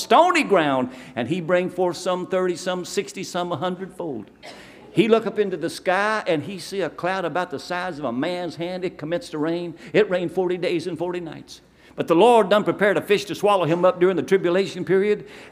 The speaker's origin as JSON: {"language": "English", "region": "Kentucky", "country": "United States", "said": "Miss Judy is from Michigan, and I'm from Kentucky. We met in South Carolina, and we live in Florida."}